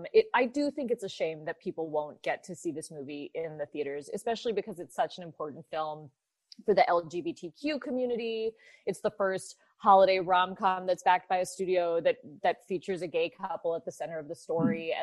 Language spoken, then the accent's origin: English; Los Angeles, California, United States; And I'm born and raised in Los Angeles. I don't ever have a white Christmas.